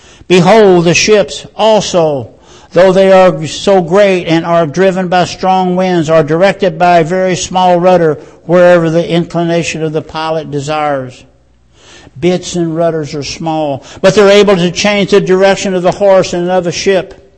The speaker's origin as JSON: {"language": "English", "town": "Beaver Dam", "region": "Kentucky", "country": "United States", "tie": "born or raised there", "also_born_or_lived": "McHenry", "said": "Now, where I grew up in Ohio County, Beaver Dam and McHenry, it's called cursing, or more precisely, it's called cussing."}